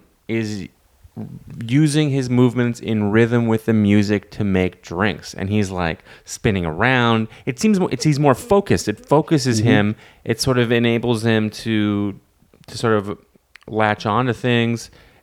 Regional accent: Canada; I'm from Canada.

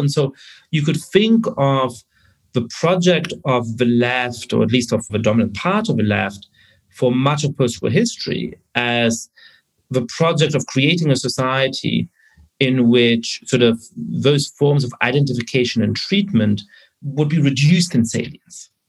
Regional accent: Germany; English is a second language; when I was growing up in Germany, I was born in 1982

